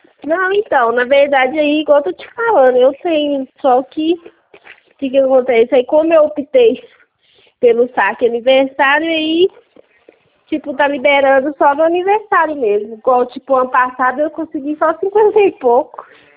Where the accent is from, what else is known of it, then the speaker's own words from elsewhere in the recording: Minas Gerais, Brazil; Eu sou de Minas